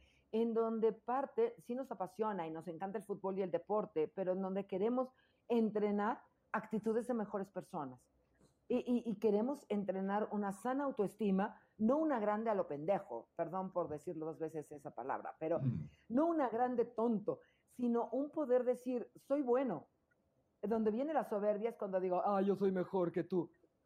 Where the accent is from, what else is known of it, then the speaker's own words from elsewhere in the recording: Mexico; yo como mexicana sí puedo ser crítica con mi cultura